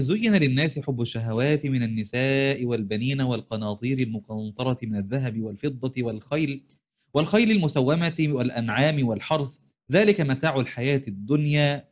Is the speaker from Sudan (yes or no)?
no; Upper Egypt, Egypt; أنا من الصعيد من بلاد الصعيد.